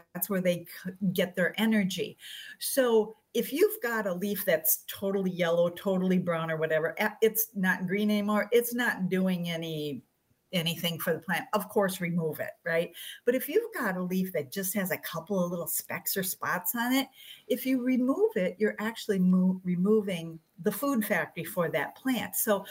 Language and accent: English; Plover, Wisconsin, United States; Potato beetles growing up in Plover in the Central Sams area of Wisconsin. You know, potatoes are everywhere.